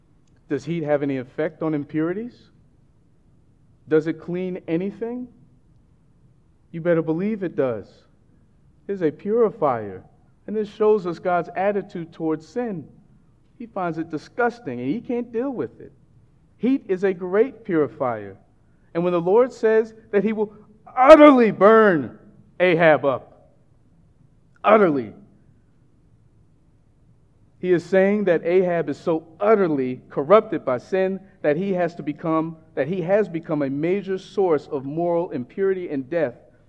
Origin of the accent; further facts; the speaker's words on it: Mississippi, United States; now in Washington, United States; Well, as y'all know, I'm from Mississippi, and for most of my life, I lived in the southernmost part of the state, which is the Gulf Coast, because it's right next to the Gulf of Mexico.